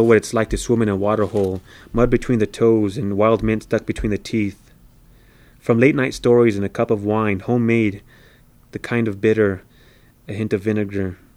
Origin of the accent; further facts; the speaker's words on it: South Valley, New Mexico, United States; Born and raised in the South Valley. My parents moved out towards Los Padillas, so I lived in Los Padillas the other half of my life, and graduated from Rio Grande High School in 1998.